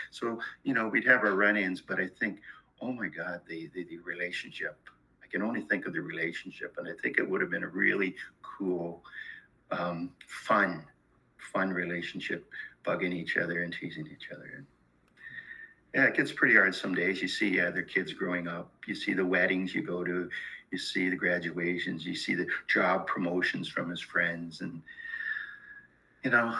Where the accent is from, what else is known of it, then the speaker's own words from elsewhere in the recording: Peterborough, Ontario, Canada; Yeah, I grew up in Peterborough, Ontario, and it's an hour and a half from Toronto.